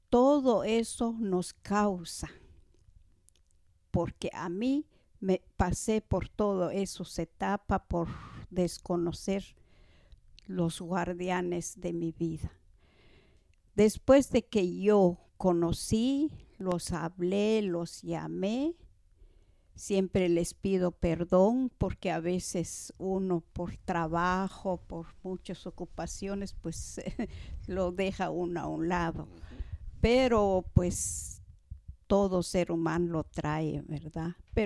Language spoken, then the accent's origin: Spanish; Quiché, Guatemala; now in Rabinal, Guatemala; Yo soy maya quiché. Crecí, viví, trabajé en el área quiché. Posteriormente emigré para Rabinal Baja Verapaz, donde hoy ahí vivo. Soy guía espiritual